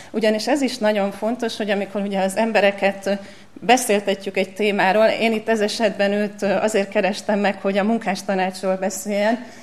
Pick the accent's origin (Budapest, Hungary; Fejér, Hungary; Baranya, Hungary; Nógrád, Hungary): Budapest, Hungary; Budafok; first language German; Mi mindannyian Budafokon éltünk, édesapám kőművészmester volt. Mi otthon németül beszéltünk.